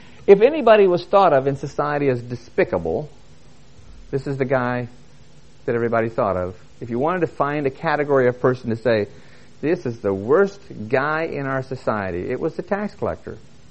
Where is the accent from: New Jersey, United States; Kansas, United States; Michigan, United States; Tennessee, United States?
Kansas, United States; When I was a child growing up in Kansas, we had a large garden.